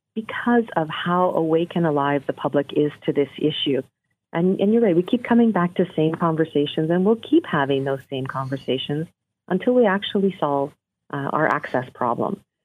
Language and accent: English; British Columbia, Canada; And I just because I'm from British Columbia, I'll give you a BC example.